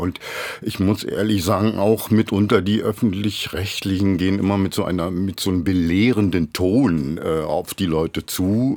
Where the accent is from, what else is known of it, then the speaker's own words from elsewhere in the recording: Berlin, Germany; ich bin Ossi, ich bin in Ost-Berlin groß geworden, mit sämtlichen Problemen, die man hat, wenn man nicht so aussieht wie die meisten.